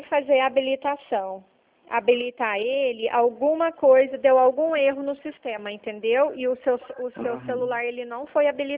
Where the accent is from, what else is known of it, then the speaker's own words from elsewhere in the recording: Franca, São Paulo, Brazil; Eu sou de Franca, eu falo da Central de Franca.